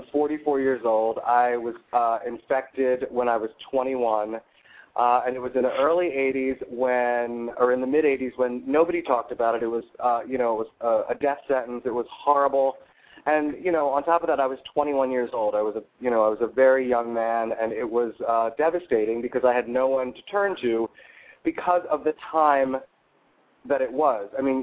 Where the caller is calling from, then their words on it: Manhattan, New York, United States; I'm calling from Manhattan.